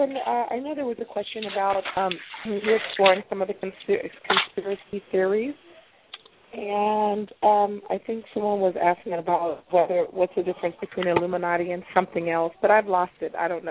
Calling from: Seattle, Washington, United States; I'm from Seattle, Washington. You have it right. Seattle.

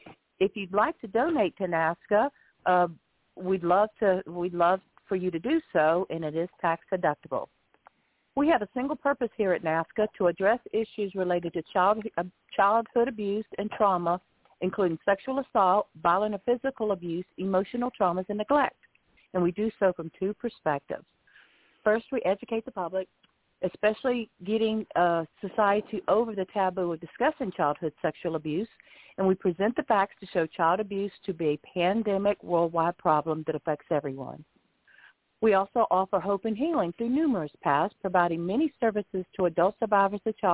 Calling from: Lighthouse Point, Florida, United States

